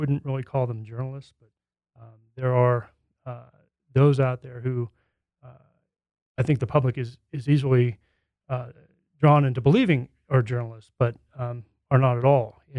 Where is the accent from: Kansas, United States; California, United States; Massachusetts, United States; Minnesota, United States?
Kansas, United States; now in Grand Junction, United States; I grew up in Kansas and went away to undergrad and came back to Kansas for law school, really intending to get into my family's business, which is small town newspapers.